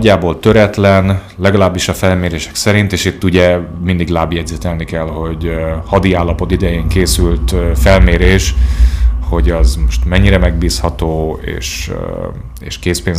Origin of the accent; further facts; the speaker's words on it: Hungary; hanem én a magyar vagyok. Tehát, hogy ott én a saját hazámat is képviselem egy picit